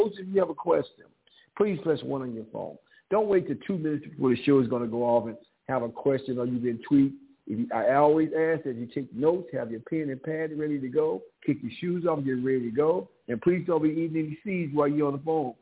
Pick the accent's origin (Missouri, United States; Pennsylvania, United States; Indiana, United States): Missouri, United States; St. Louis; It's from my hometown, St. Louis, Missouri.